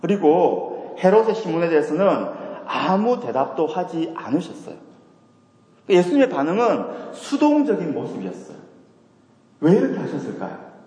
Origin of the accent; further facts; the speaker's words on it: Masan, South Gyeongsang, South Korea; accent: Gyeongsang dialect; also born or lived in Busan; 제가 경상도 말을 하고 싶어서 하는 것이 아닙니다. 제가 부산에서 자라서 그래요. 제가 마산에서 자라서 그렇습니다. 저도 서울말 하고 싶은데 할 수가 없어요.